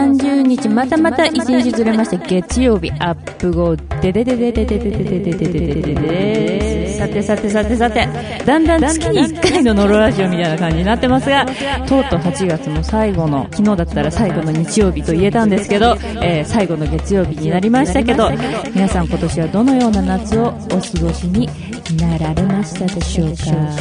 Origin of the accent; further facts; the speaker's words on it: Hiroshima, Japan; あの地元が広島なんですけど、お盆前にちょっと帰りましてですね